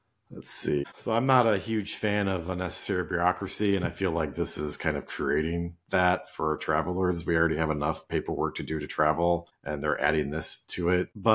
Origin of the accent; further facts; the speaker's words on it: United States; as an American, I can continue to travel to the UK as much as I would like during the two-year period